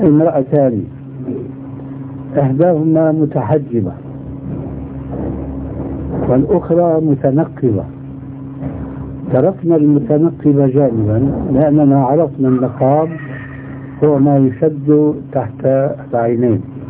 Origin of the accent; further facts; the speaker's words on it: Egypt; أنا مصري كمان.